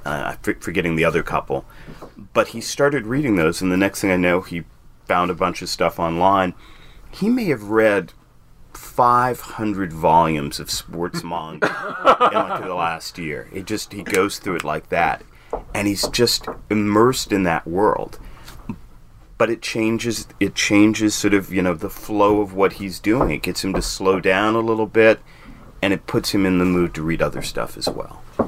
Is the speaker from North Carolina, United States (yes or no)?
no; Los Angeles, California, United States; I mean, I grew up in Los Angeles.